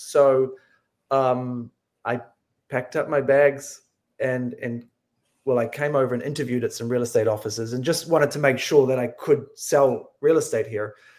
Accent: New Zealand; moved away as an adult; now in United States; I'm from New Zealand, and so I've been here 5 years now.

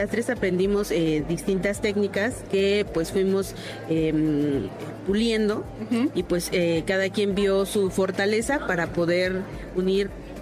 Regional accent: Oaxaca, Mexico; vengo del estado de Oaxaca.

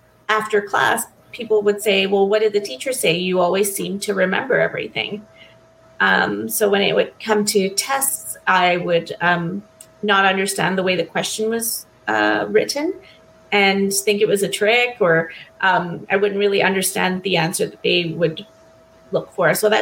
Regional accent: Canada; I grew up here in Canada.

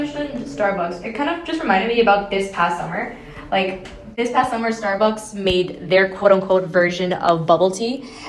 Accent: Philippines; Like, I'm Filipino and you're Japanese. We're not the same Asian, but many times people think we are, if that makes sense.

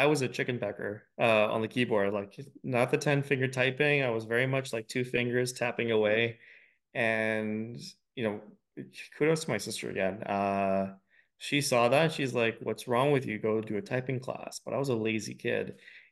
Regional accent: Scarborough, Ontario, Canada; now in Waterloo, Canada; I'm originally from Scarborough, and just took this interesting journey about self-discovery

